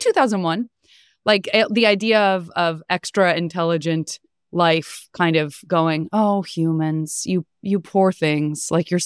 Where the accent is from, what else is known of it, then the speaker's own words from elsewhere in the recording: Tucson, Arizona, United States; And I grew up in Tucson, Arizona, and then went to school in Flagstaff, Arizona